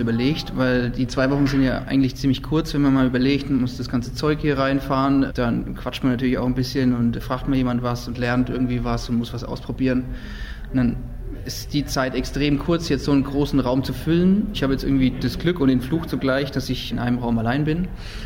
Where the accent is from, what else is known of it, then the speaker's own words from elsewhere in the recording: Nuremberg, Bavaria, Germany; born there; ich bin in Nürnberg geboren.